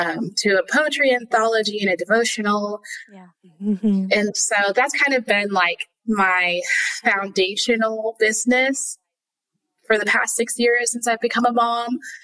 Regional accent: Connecticut, United States; now in Texas, United States; So I live in Texas. I'm a mom of 3, 6 and under. I'm originally from Connecticut, hence why I don't have a Texas accent. I'm not from here.

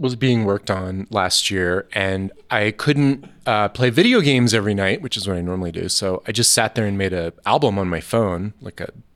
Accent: Dayton, Ohio, United States; I'm from Dayton, Ohio, where they're from.

